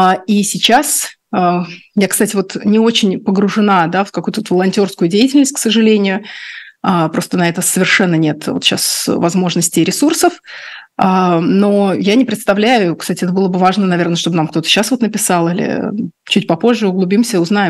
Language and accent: Russian; Russia; born there; я человек, который родилась в России, я не очень погружена в глубины, да, этого конфликта